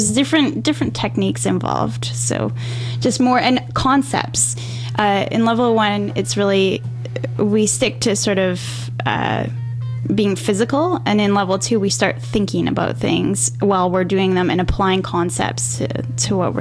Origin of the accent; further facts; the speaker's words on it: West Coast, United States; And I mean, we're from the West Coast, and that's huge.